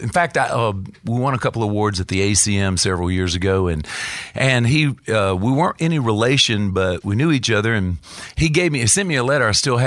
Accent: Florida, United States; I'm from Florida, the great state of Florida, and I was trying to get out of there, trying to make my way to Nashville

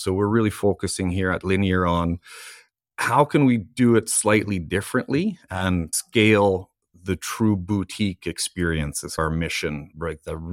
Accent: Alberta, Canada; I grew up in a small town, Alberta, just west of Edmonton. So I'm a big Oilers fan.

